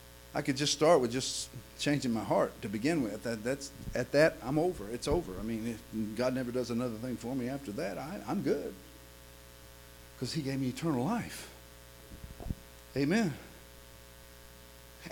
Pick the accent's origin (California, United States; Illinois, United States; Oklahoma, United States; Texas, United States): Oklahoma, United States; Oklahoma City; I was raised in Oklahoma City, but Oklahoma City is not New York City.